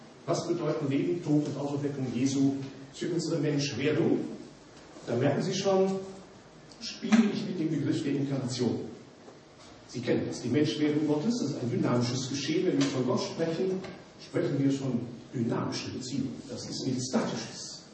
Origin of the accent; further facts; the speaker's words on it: Rhineland, Germany; accent: Rhenish; now in Regensburg, Germany; ich bin ja ursprünglich Rheinländer, Sie sprechen das nicht bayerisch